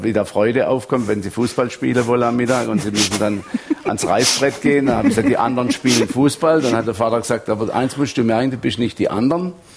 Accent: Baden-Württemberg, Germany; ich komme ja aus der Rheinebene, da sind die Berge bescheiden. Der Kaiserstuhl ist die höchste Erhebung

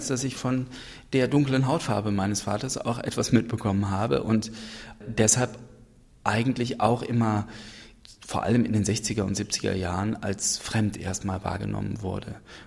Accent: Cologne, North Rhine-Westphalia, Germany; Ich bin in Köln-Riehl aufgewachsen, am Rhein wohnten wir und im alten Teil von Riehl ging ich zur Schule

